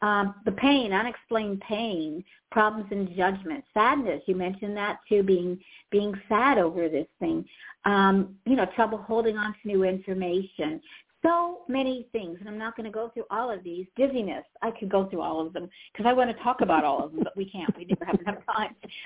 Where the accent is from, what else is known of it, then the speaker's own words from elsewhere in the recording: Pittsburgh, Pennsylvania, United States; I know, and I'm from Pittsburgh. I should not be getting that name wrong.